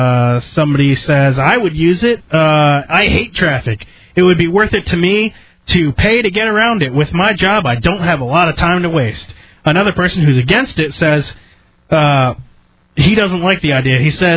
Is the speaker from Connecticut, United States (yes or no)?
yes; Connecticut, United States; But I'm from Connecticut originally, and I've driven back and forth between Connecticut and New York and whatnot.